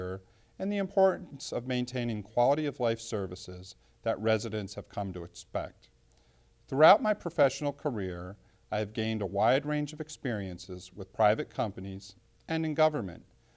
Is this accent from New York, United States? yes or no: yes; Fairport, New York, United States; As a graduate of Fairport Schools, I couldn't be more proud to represent my hometown.